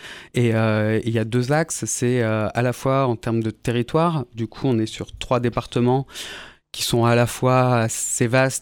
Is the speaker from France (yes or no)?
yes; Chinon, Centre-Val de Loire, France; also born or lived in Paris; now in Tours, France; Pour la petite histoire, j'ai grandi à Chinon, juste à côté. Je suis parti à Paris faire mes études et je suis resté là-bas.